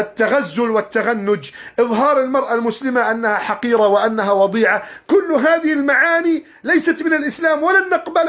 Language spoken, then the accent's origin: Arabic; Egypt; وكنت أتمنى لو كنت موجودا الآن في مصر، لكن إن شاء الله إذا بدأ الطيران يرجع سأرجع إلى مصر